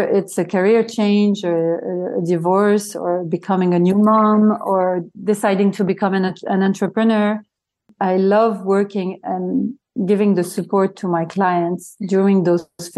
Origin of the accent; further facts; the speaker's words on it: France; also born or lived in Lebanon; So I grew up in France, and I'm Lebanese, and I grew up in France.